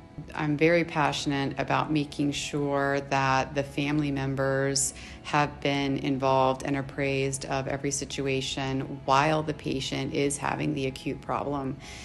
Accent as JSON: {"language": "English", "region": "Louisiana", "country": "United States", "said": "Originally, I'm from Louisiana."}